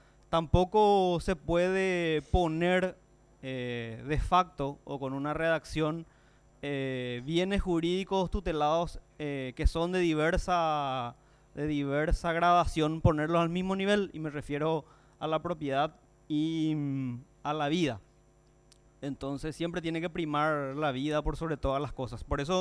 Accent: Paraguay; somos víctimas los paraguayos

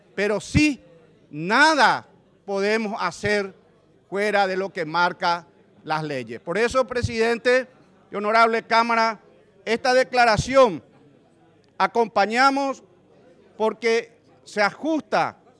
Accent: Paraguay; Nosotros, como paraguayos comprometidos con el Estado de Derecho, con la plena vigencia de la Carta Fundamental de la República y de las leyes

